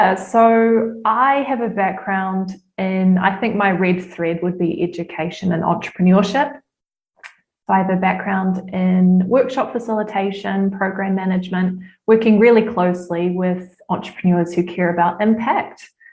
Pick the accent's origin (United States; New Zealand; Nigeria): New Zealand; moved away; I was in my home country again for the first time in over 7 years.